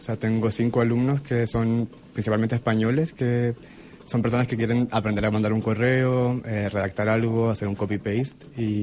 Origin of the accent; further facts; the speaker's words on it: Chile; now in Barcelona, Spain; vivo en Barcelona, que no estaba este programa, soy de Chile, que tampoco existe